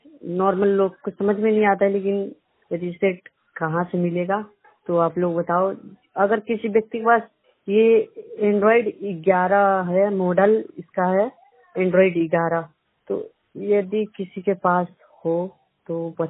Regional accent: Bihar, India; और मैं बिहार का रहने वाला हूँ।

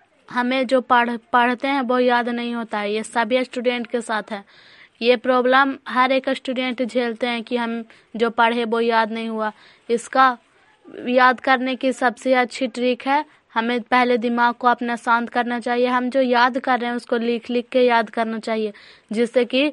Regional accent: Baidiganj, Bihar, India; ग्राम बैदीगंज post मकरौता जिला नालंदा के निवासी हूँ।

